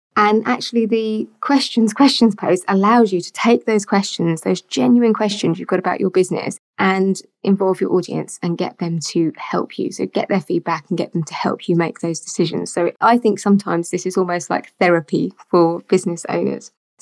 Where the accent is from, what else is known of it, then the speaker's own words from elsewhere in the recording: United Kingdom; But being very British and polite, I struggle a little bit with it